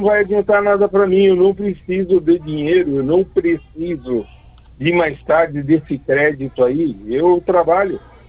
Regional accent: São Paulo, Brazil; born there; Não, é que eu nasci no Brás.

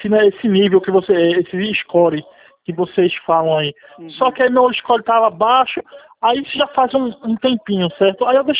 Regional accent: Surubim, Pernambuco, Brazil; é que eu sou do Surubim

